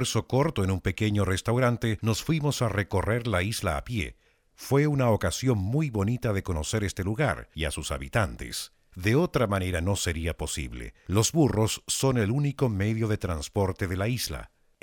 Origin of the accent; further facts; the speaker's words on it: Germany; Spanish is a second language; La altura del lago Titicaca y los caminos empinados nos agotaron bastante, sobre todo a mí como alemán.